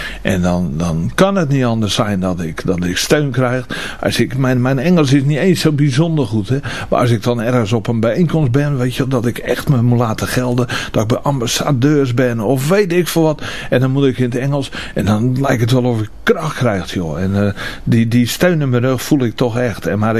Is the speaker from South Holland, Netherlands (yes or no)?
yes; Capelle-West, South Holland, Netherlands; En ik heb tot november 2008, meer dan 52 jaar, heb ik in Capelle-West gewoond. En ik ben de hele wereld uitgevlogen, maar mijn woonplaats is altijd in een straal van 100 meter geweest eigenlijk.